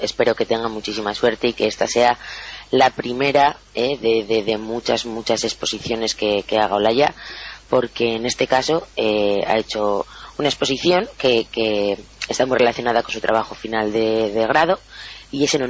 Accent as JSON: {"language": "Spanish", "region": "Navarre", "country": "Spain", "said": "como somos los buenos navarros de comedores y bebedores"}